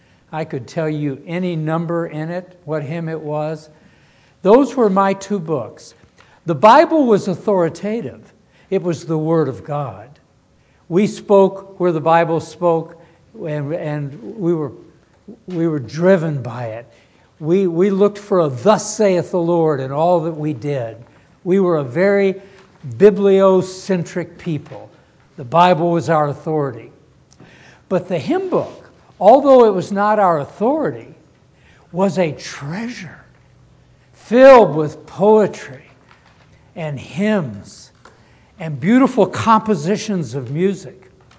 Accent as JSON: {"language": "English", "region": "Arkansas", "country": "United States", "tie": "born or raised there", "said": "I was born and raised in Northeast Arkansas"}